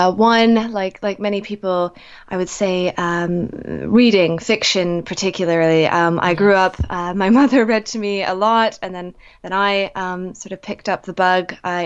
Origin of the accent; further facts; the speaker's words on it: Canada; moved away as an adult; now in United Kingdom; I'm originally from Canada.